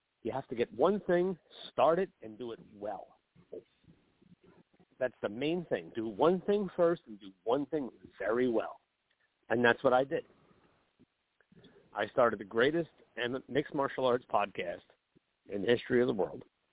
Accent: United States; I'm not British. Right. I still remember the same exact thing in 2008. Welcome to Blog Talk Radio. I'm like, all right, right. Come on. Like I'm white trash American.

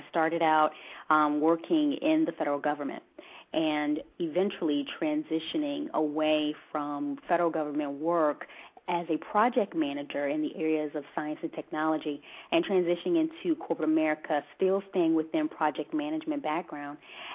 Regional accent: Virginia, United States; now in Hawaii, United States; No, I reside in Hawaii. I'm originally from Virginia, and we took a 2-year assignment to come to Hawaii

